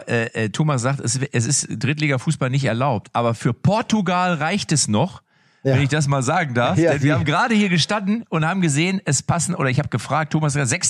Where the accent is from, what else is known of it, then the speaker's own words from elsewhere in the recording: North Rhine-Westphalia, Germany; Ich komme aus der Region